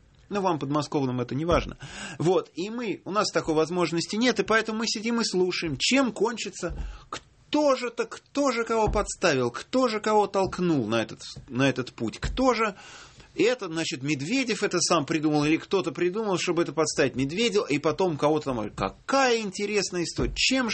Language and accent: Russian; Moscow, Russia; Я москвич.